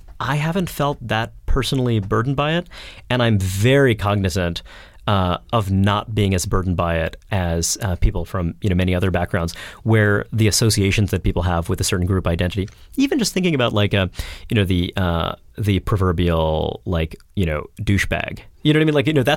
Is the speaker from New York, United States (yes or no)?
yes; Brooklyn, New York, United States; I grew up in Brooklyn, a kind of similar community in some ways.